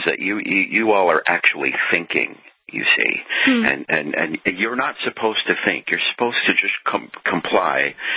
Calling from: Canada; I'm calling from Canada, by the way.

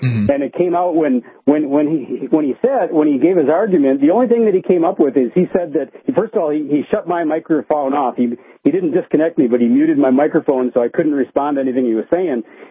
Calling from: Albuquerque, New Mexico, United States; because I was calling from Albuquerque

